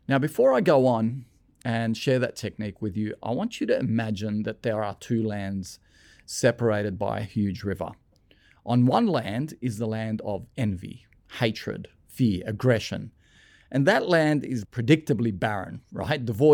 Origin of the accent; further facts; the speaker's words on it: Lebanon; moved away; I was born and raised in Lebanon as a Catholic, and we went to church every Sunday.